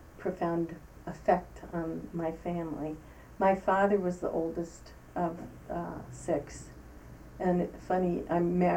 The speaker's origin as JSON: {"language": "English", "town": "New York City", "region": "New York", "country": "United States", "tie": "born there", "said": "Well, I was born in New York Hospital in New York City. My father was on the staff of the hospital, and we lived in an apartment across the street from the hospital until I was about 4 years old."}